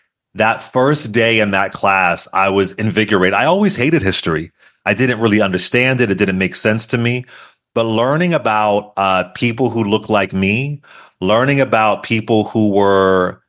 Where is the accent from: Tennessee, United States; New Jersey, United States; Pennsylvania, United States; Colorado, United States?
Pennsylvania, United States; Philadelphia; also born or lived in Vancouver, Washington; But yeah, I grew up mainly in West Philadelphia, but I did spend a lot of time on the West Coast in Washington State, an area called Vancouver, Washington. This was in the 1980s.